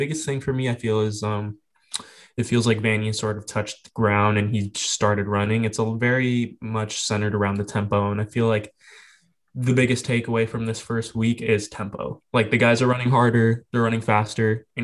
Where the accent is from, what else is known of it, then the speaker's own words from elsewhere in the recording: Hawthorne, California, United States; I'm from Hawthorne, so seeing him run through the streets of Hawthorne